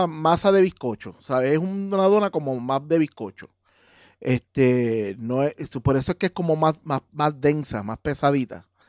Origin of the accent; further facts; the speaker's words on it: Bayamón, Puerto Rico; Bayamón es mi pueblo natal.